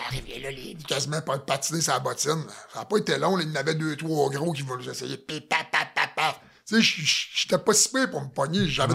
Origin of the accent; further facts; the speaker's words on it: Plessisville, Quebec, Canada; Je viens de Plessisville.